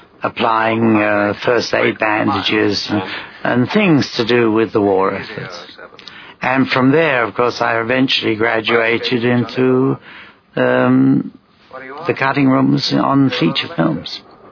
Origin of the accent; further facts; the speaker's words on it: London, United Kingdom; I grew up in London, in the East End of London, and I went to what is called an English grammar school at Brentwood.